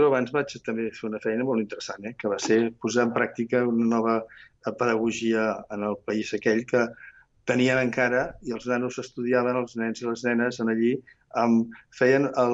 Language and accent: Catalan; Barcelona, Catalonia, Spain; born there; jo vaig néixer a Barcelona, no? I llavors sempre pues, estàs a Barcelona i vas descobrint.